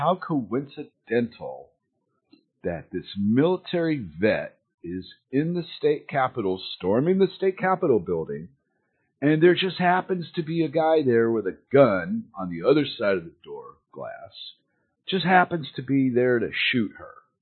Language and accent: English; United States; moved away; part of me cares because I'm from America. And part of me doesn't care because I'm away from America.